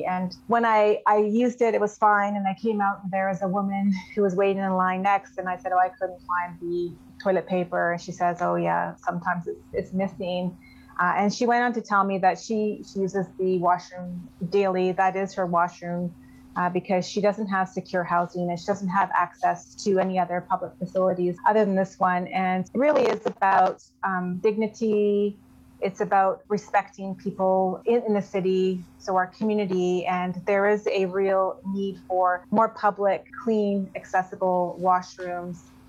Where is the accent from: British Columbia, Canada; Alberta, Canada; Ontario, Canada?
British Columbia, Canada; Vancouver; born there; I was born in Vancouver.